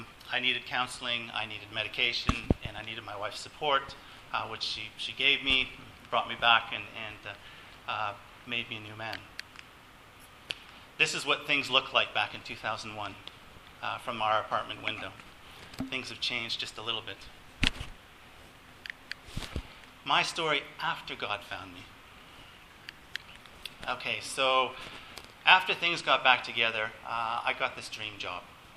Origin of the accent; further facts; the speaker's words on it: Canada; even though I'm Canadian, I'd only been on skis 5 times in my life